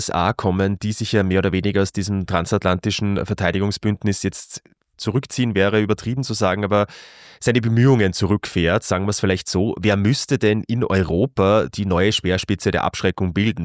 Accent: Austria; Ich glaube, ich kann mich hier als Österreicher nicht sehr weit aus dem Fenster lehnen

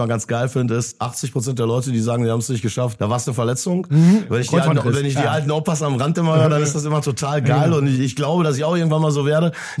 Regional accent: Bochum, North Rhine-Westphalia, Germany; Ich bin in der Stadt groß geworden, ich bin in dem Verein groß geworden, ich stand selber in der Ostkurve

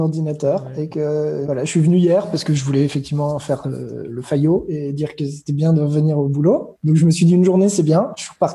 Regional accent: France; now in Luxembourg; à chaque fois que je leur dis que je suis français, ben, ils switchent, comme ils peuvent.

